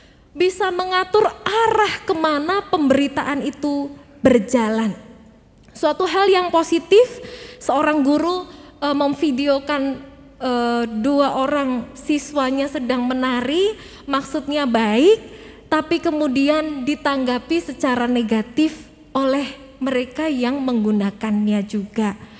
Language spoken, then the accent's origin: Indonesian; Weleri, Central Java, Indonesia; Karena saya dari Weleri ya Bapak Ibu, kadang-kadang muncul bahasa Jawanya enggak apa-apa ya.